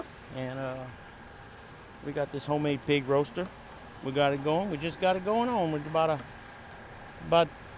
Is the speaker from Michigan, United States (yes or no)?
no; Iota, Louisiana, United States; I'm from Iota, Louisiana.